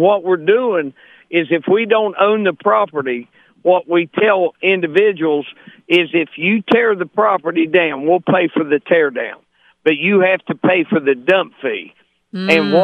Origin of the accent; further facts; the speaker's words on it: St. Albans, West Virginia, United States; Well, when I grew up in St. Albans, I was born in 59, and in the 60s and the 70s, even the 80s